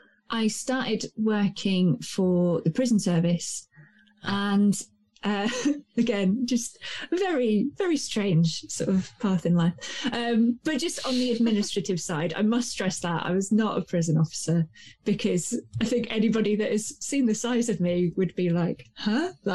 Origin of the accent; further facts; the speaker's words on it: East of England, United Kingdom; accent: Suffolk; because I'm originally from Suffolk, which is quite a rural area, and I'd sort of dropped my accent when I went to university, because it's the Suffolk accent is quite a country bumpkin kind of accent.